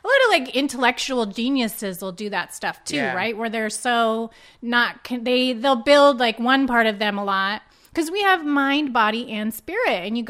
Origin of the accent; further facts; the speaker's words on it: Canada; also born or lived in Ottawa / Montreal; I grew up in Ottawa and then in Montreal, so I was Canadian too, but I was like in the city.